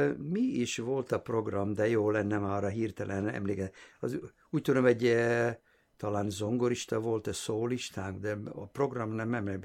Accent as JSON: {"language": "Hungarian", "country": "Hungary", "tie": "born or raised there", "moved": "yes", "said": "mind kisgyerek Magyarországon, mikor nevelkedtem és Hegedűt tanultam, akkor sokat hallgattam a pici rádiót"}